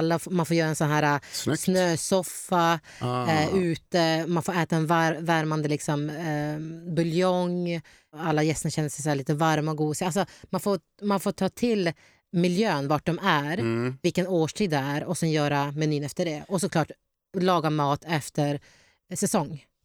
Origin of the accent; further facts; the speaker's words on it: Sweden; jag kommer från en kultur som har liksom hela... både asiatiskt och Mellanöstern, och så är jag uppvuxen här i Sverige, så jag har det skandinaviska köket också.